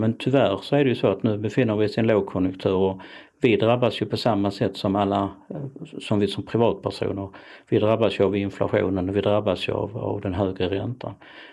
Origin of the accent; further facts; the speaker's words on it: Malmö, Skåne, Sweden; Men jag har vuxit upp i centrala Malmö